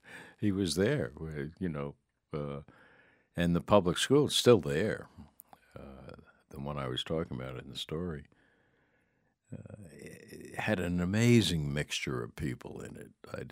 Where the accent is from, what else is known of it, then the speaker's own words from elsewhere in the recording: New York, United States; also born or lived in Rome / Barcelona / Dublin; But I always lived there in a way as a New Yorker. I was measuring the bus system against the New York bus system